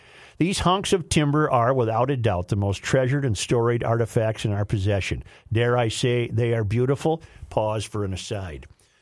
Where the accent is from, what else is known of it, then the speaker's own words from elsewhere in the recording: Washington, United States; also born or lived in Minnesota; Since moving back to my home state of Washington in 2002, I've podcasted you since you started podcasting.